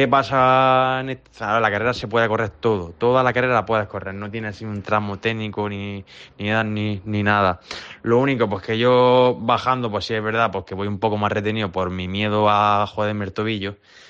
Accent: Andalusia, Spain; la carrera tiene un problema para la gente que somos andaluces, pues que con la calor que hace

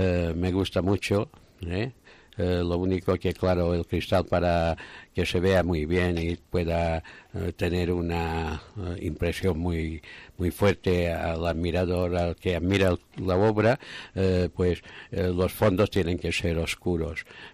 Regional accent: Balearic Islands, Spain; Expongo algunas veces también en mi tierra, en Mallorca.

